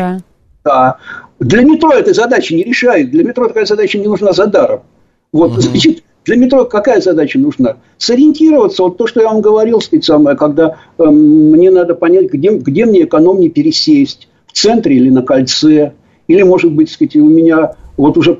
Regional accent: Moscow, Russia; я старый москвич, езжу в метро давно-давно-давно.

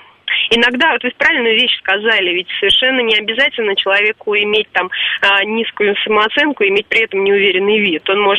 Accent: Moscow, Russia; я из Москвы.

